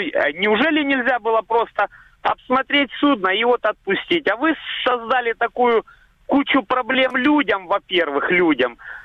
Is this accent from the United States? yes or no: no; Dzhankoy, Crimea, Ukraine; Я из Джанкоя.